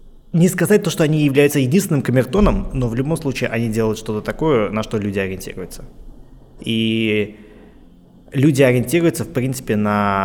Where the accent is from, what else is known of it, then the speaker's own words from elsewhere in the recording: Kazan, Tatarstan, Russia; И как бы, а я вот, ну, родом из Казани.